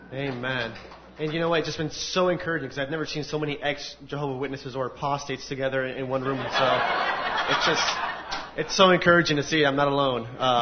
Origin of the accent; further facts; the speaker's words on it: United States; I was born into a Hispanic family from Puerto Rico. I was raised here in the United States, however.